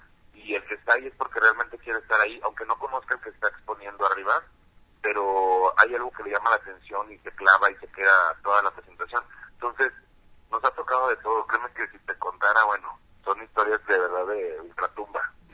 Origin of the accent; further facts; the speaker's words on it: Tampico, Tamaulipas, Mexico; now in Mexico City, Mexico; Y yo soy de Tampico, Tamaulipas, y vivo acá hace ya unos 8 años.